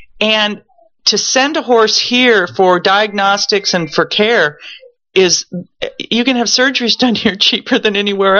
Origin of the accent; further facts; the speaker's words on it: California, United States; also born or lived in Pilot Point, Texas; I was an OC girl before the OC was known for what it is now. But yeah, I was raised in Southern California. My family's still out there. And then I was in Texas for about 15 years.